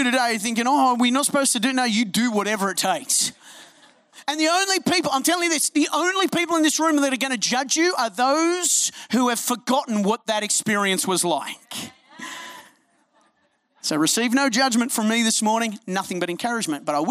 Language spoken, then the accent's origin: English; India; born there; English is a second language; I was born in India, as Linnaeus said, so English is the second language of my country of birth